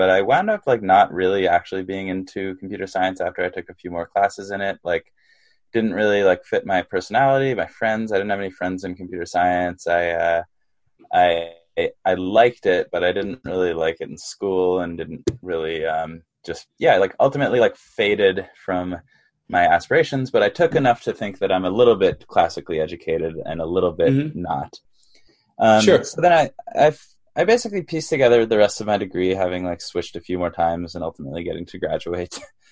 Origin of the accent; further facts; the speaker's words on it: Canada; now in New York, United States; so I am born and raised in Canada, but I didn't have any immigration issues.